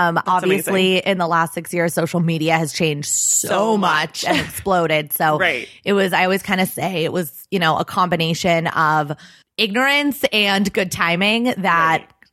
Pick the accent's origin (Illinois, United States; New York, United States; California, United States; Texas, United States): California, United States; Los Angeles; So I grew up in Los Angeles, okay.